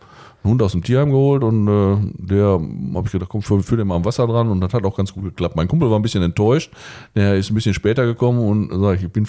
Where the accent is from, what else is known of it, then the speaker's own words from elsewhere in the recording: Hiesfeld, North Rhine-Westphalia, Germany; Hiesfeld ist meine Heimat. Was soll man dazu sagen? Dinslaken auch.